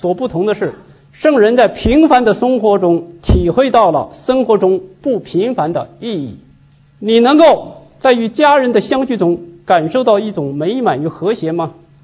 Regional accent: China; 对我们中国人来说是更私人性的东西

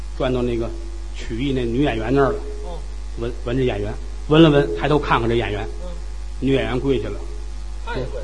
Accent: Tianjin, China; 我们在天津的住家不远，他父母家离我父母家也很近。

